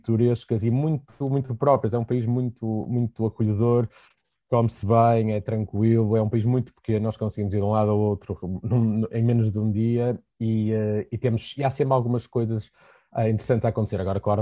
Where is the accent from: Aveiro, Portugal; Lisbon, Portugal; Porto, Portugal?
Porto, Portugal; Eu sou no Porto e contente de estar no Porto, a cidade onde nasci e onde vivi parte de, até chegar quase à maioridade e fazer a faculdade.